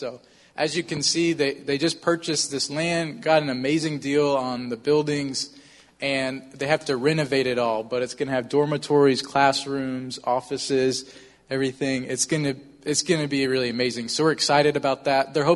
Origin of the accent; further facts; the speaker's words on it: United States; I'm like, I'm from Georgia, South Carolina, you know, these are not my teams.